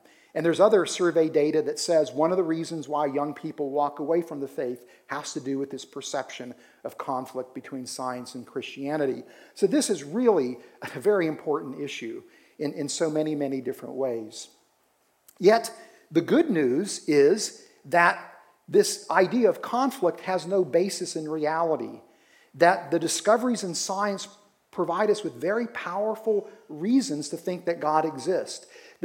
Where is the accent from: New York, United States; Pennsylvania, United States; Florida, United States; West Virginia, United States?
West Virginia, United States; Now, I grew up in West Virginia, and I know what grits are